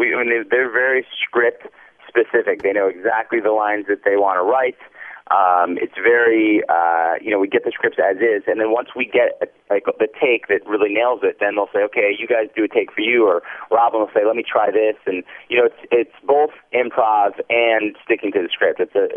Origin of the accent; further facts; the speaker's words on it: Detroit, Michigan, United States; now in Los Angeles, United States; I was born and raised in Detroit, so my mom and dad came out to visit.